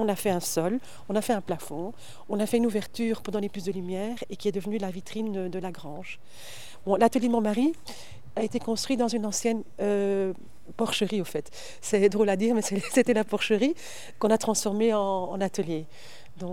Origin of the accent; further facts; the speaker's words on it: Flanders, Belgium; comme mon mari est anglais et moi je suis flamande